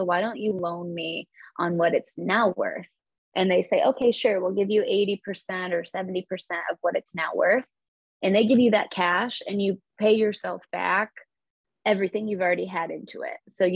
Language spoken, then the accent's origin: English; Iowa, United States; Another huge advantage to investing where I grew up in Iowa, is that I just have connections and I know people